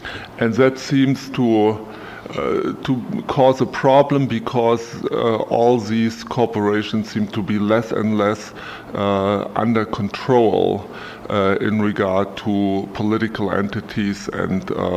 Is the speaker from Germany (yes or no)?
yes; Germany; moved away as an adult; now in United States; Originally, I'm from Germany. I'm a pastor, was ordained in 1986 in East Germany and served a congregation in Wismar at the Baltic coast, and came to the United States permanently in 1990